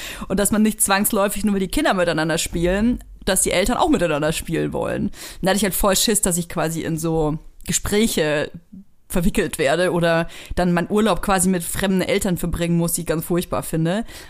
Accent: Bavaria, Germany; ich komme ja aus Franken

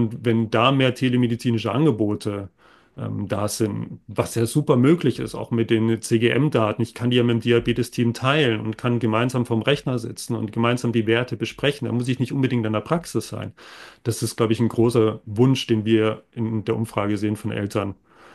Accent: Bad Mergentheim, Baden-Württemberg, Germany; born there; weil ich tatsächlich auch gebürtiger Mergentheimer bin, dass ich jetzt hier auch arbeiten kann.

